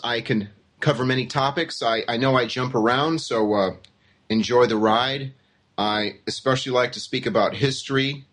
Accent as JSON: {"language": "English", "country": "United States", "said": "I am an American who actually knows world geography and world history."}